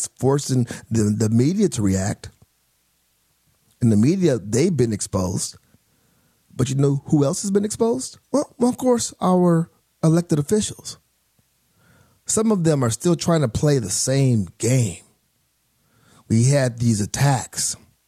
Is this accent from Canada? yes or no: no; Phoenix, Arizona, United States; I am from Phoenix, Arizona.